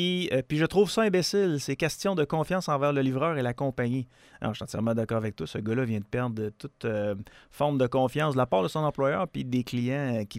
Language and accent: French; Beauport, Quebec, Canada; Je suis de Beauport